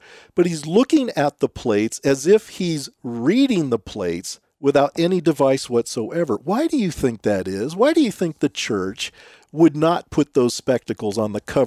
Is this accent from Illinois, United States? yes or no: no; Utah, United States; And we always made it a point when we were asked, where are you from? And we, of course, would say Utah.